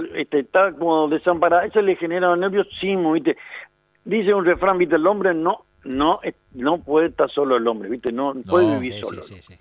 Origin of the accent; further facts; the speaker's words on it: Paraguay; soy paraguayo, ¿viste?